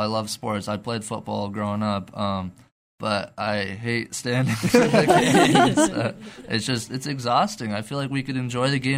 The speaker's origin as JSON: {"language": "English", "town": "Meridian", "region": "Idaho", "country": "United States", "tie": "born or raised there", "lives_now": "New York, United States", "said": "I was born and raised in Meridian, and so I'd never really been out of the valley too much."}